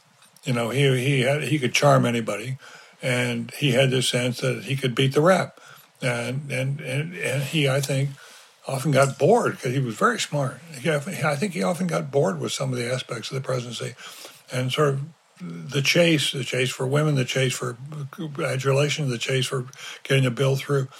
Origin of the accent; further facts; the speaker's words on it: Durham, North Carolina, United States; I grew up in North Carolina, grew up on a dirt road in Durham, we never had much money.